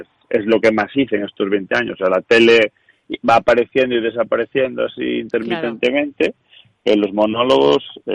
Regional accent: La Picoña, Spain; Y yo, que soy de la Picoña.

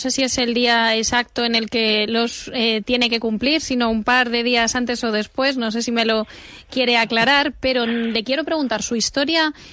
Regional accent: Castilla-La Mancha, Spain; que soy soy del sur de Ciudad Real, de una localidad pequeña donde yo también he jugado en la calle

